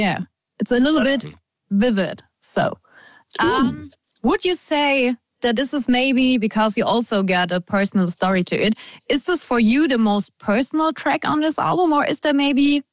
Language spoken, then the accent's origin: English; Munich, Bavaria, Germany; English is a second language; I'm from Munich. I'm not from Berlin. So I'm really hoping for a house party gig in Munich.